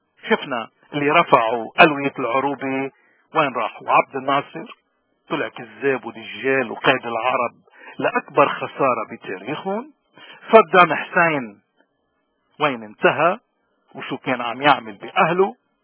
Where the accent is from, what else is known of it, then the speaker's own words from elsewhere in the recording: Lebanon; نحن لبناني، هويتنا لبنانية